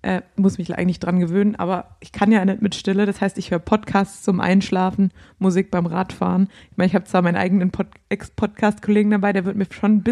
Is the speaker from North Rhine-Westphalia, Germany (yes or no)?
no; Baden-Württemberg, Germany; Heilbronn ist meine Hut. Ich bin zwar auf dem Dorf bei Heilbronn aufgewachsen, aber ich bin natürlich in Böckingen, Heilbronn, auf die Schule gegangen.